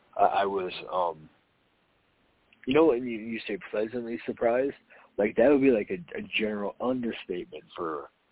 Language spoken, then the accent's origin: English; Florida, United States; Well, my response to that is I grew up in South Florida.